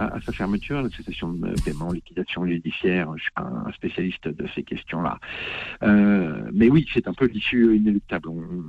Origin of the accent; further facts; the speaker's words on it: France; Moi, je suis français